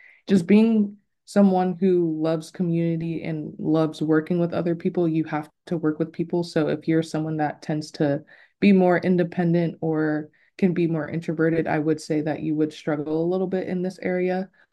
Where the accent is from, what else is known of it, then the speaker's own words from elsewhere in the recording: Mesa, Arizona, United States; also born or lived in Germany; now in Los Angeles, United States; I am originally from Arizona, Mesa, Arizona, to be exact. And I lived in Germany for the first 8 years of my life due to my dad being in the U.S. Army.